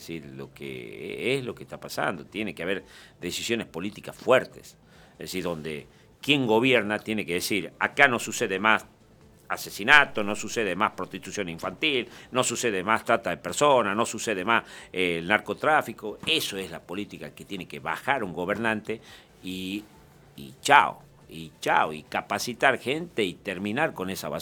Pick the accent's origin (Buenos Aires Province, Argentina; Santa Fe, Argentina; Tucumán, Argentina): Tucumán, Argentina; Aguilares; Yo soy de Aguilares, sabíamos ir de vacacionar ahí, ¿verdad?